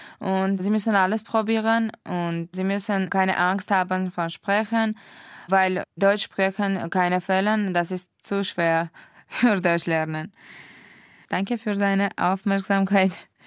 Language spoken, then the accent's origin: German; Yerevan, Armenia; German is a second language